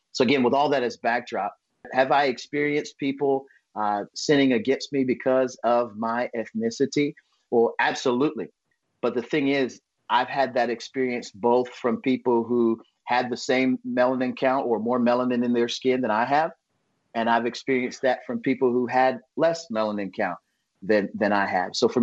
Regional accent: United States; For me, there's not a distinction of what it means to grow up black. I grew up in America.

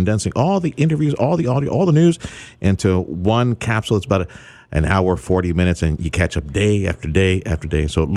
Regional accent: Texas, United States; from South Texas.

